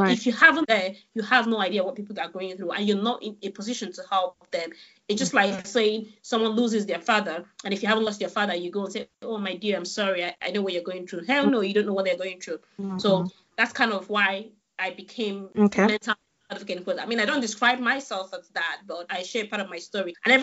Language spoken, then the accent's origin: English; Abia, Nigeria; It's not like I came back to Lagos. I'm from Abia State. So I went to my village in Obakalomwa here and stayed in my village.